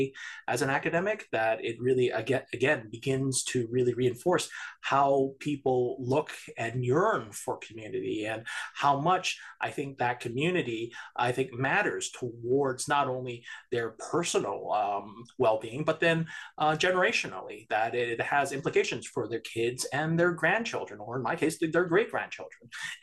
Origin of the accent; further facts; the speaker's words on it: Canada; It assumes that being Canadian is transactional, that we only are here together because of a series of transactions